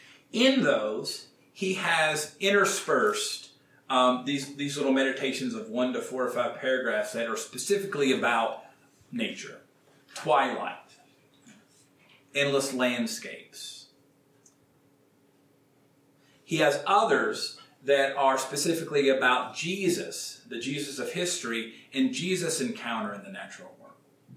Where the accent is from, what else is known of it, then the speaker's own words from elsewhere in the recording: Gaston, North Carolina, United States; Very near my hometown in Gaston, North Carolina